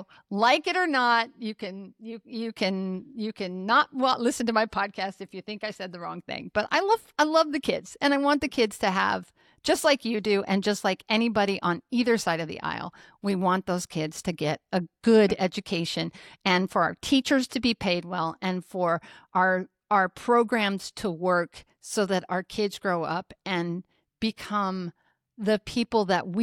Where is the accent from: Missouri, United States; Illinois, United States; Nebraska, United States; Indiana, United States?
Nebraska, United States; moved away as an adult; now in Texas, United States; And I've lived in multiple states, I grew up in Nebraska, but I lived in multiple states as an adult and moved down here 3.5 years ago.